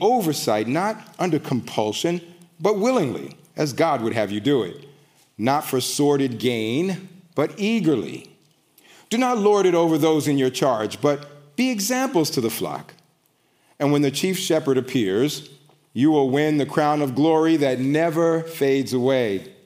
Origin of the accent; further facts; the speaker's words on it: New York City, New York, United States; Now, I grew up in New York City, and I'm telling you that because we have a certain reputation.